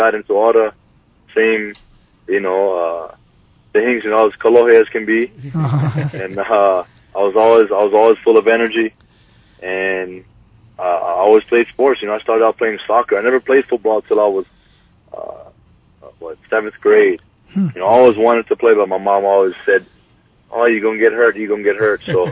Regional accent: Hawaii, United States; But yeah, I grew up in Kali for the most part, and right before sixth grade, moved to Paua. And attended Paua Elementary, onto Kauana Nakoa, and then eventually onto Roosevelt, where I had graduated.

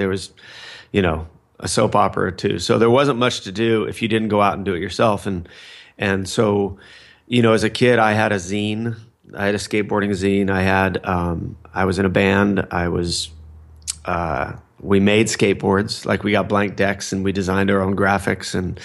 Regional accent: Fullerton, California, United States; I grew up in Fullerton, California, and Fullerton is also the home of the Fender guitar factory

